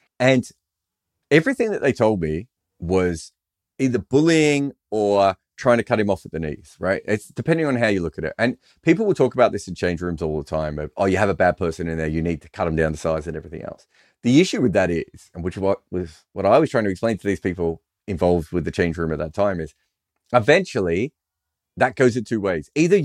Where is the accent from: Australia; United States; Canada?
Australia; because obviously I'm an Australian cricket journalist